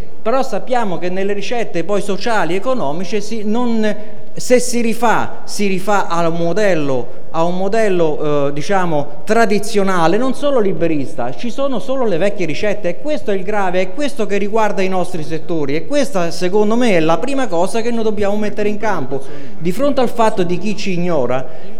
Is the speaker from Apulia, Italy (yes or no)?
no; Frascati, Lazio, Italy; Io vengo da Frascati